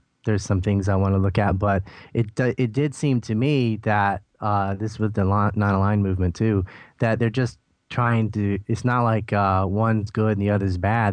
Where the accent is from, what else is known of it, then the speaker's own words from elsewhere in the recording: United States; as an American, I feel like it's my duty to do that.